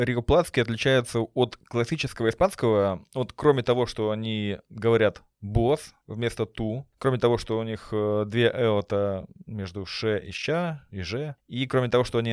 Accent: Kursk, Kursk Oblast, Russia; Я вообще из Курска, и мы там говорили часто «г»

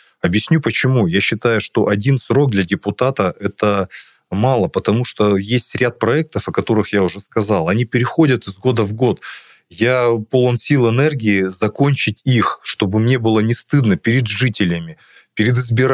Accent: Irkutsk, Irkutsk Oblast, Russia; Я иркутянин, и все надо смотреть комплексно.

